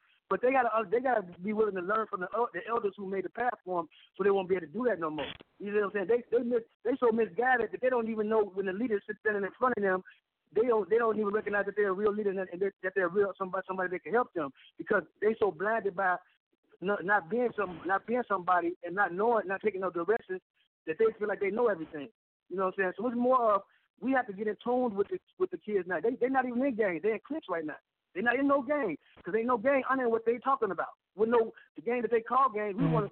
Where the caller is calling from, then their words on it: California, United States; Listen, I'm calling from California, man.